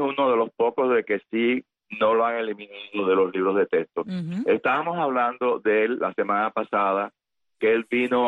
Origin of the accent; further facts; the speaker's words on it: Camagüey, Cuba; born there; se funda donde yo nací, Camagüey, uh-huh. que se llamaba en aquella época la Villa de Santa María de Puerto Príncipe.